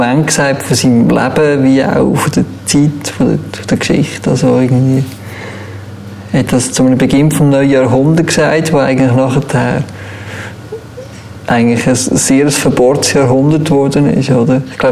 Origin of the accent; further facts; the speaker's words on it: Switzerland; obwohl ich eigentlich als Schweizer eigentlich das gar nicht richtig nachfühlen kann.